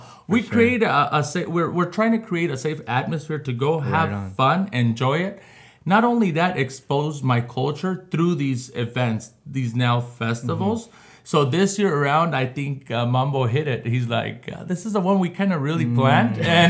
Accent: California, United States; even though I was born and raised here in Ventura County. My roots are from Jalisco, are from Mexico

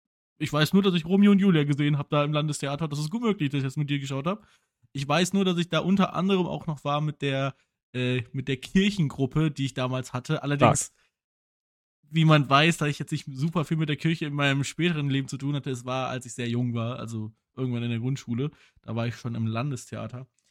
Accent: Neuss, North Rhine-Westphalia, Germany; Da hat es sich zugetragen, dass ich einen Auftrag in meiner alten Heimatstadt in Neuss hatte.

